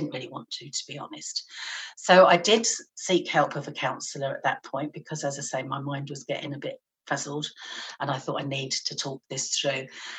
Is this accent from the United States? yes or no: no; London, United Kingdom; I was born and bred in London, which is the capital city of England, which is busy in itself. So I grew up at quite a fast pace, and I was used to that hustle and bustle of life.